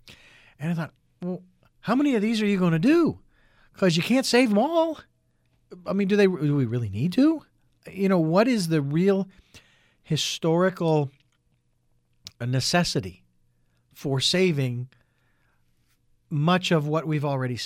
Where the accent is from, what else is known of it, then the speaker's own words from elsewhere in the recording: Phoenix, Arizona, United States; now in Santa Barbara, United States; Whereas when I'm from Phoenix, where I'm from, dozens of them.